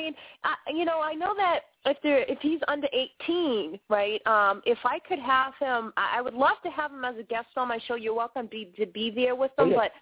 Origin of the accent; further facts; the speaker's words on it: Boston, Massachusetts, United States; You know, I grew up in around the Boston area, South Boston, East Boston, the North End, and all around there.